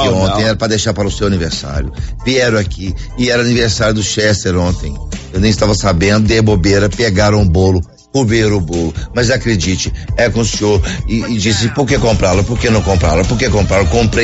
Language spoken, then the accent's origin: Portuguese; Minas Gerais, Brazil; Agora, eu também sou mineiro, também sou desconfiado